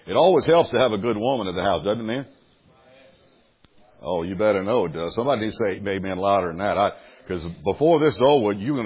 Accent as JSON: {"language": "English", "region": "Louisiana", "country": "United States", "said": "So if you hear me say something Cajun tonight, I'm a Cajun from South Louisiana, I say strange things."}